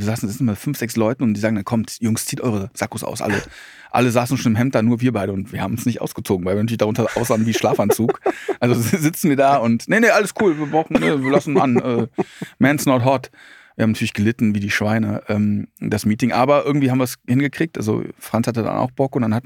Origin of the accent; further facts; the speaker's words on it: Altenrath, North Rhine-Westphalia, Germany; Ich komme aus Altenrath bei Troisdorf, also ganz, ganz traurig.